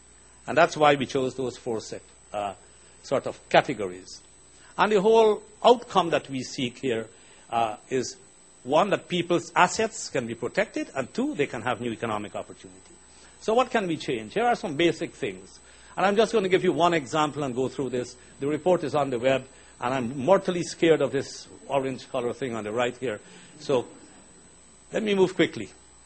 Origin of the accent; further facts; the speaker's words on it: Canada; now in New York, United States; After all, I'm Canadian, I'm sitting in New York